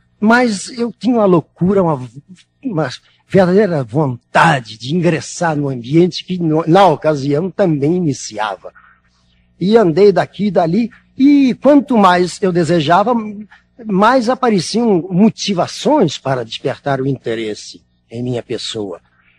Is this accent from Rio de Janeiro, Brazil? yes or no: yes; Rio de Janeiro, Brazil; Eu nasci, como todos sabem, na Tijuca. E desde garoto, por ter nascido no pé do Salgueiro, na Rua Bom Pastor